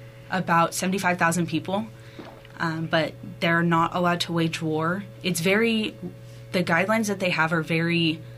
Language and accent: English; Las Vegas, Nevada, United States; moved away as an adult; now in Pocatello, United States; I grew up in Las Vegas, Nevada.